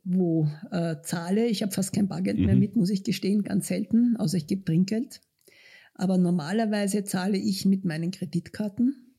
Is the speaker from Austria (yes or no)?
yes; Eastern Austria, Austria; Ich komme aus dem Osten Österreichs, bei uns haben die Gäste gezahlt, wenn sie gegangen sind.